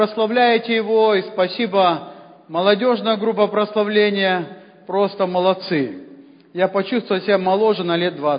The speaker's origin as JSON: {"language": "Russian", "country": "Belarus", "moved": "as an adult", "lives_now": "Russia", "said": "И я белорус, я жил в Белоруссии."}